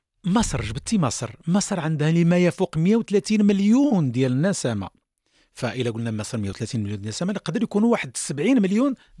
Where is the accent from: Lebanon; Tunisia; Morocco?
Morocco; فأنا كمغربي يعني ممنوع عليا نمشي نغني في مصر